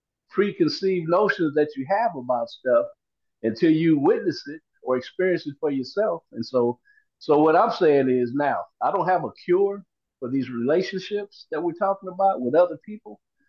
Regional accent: Compton, California, United States; I grew up in Compton, going through LA.

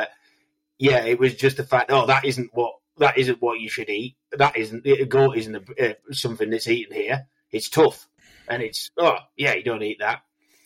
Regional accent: North West England, United Kingdom; I'm from Cumbria.

